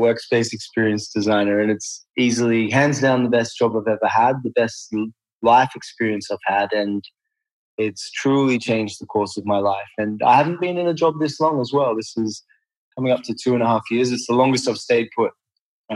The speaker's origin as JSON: {"language": "English", "country": "Australia", "tie": "born or raised there", "said": "I grew up in Australia, a decent enough upbringing."}